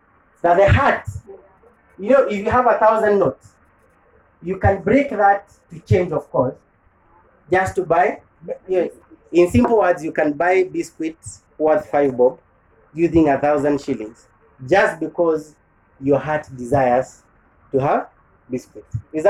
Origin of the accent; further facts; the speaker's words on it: Kikuyu, Kiambu County, Kenya; born there; I said, well, I was born in Kikuyu, but I'm not a Kikuyu. I don't subscribe to what they believe in.